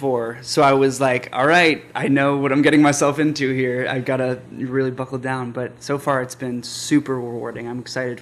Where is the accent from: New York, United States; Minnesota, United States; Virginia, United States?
Virginia, United States; I am from the Northern Virginia area.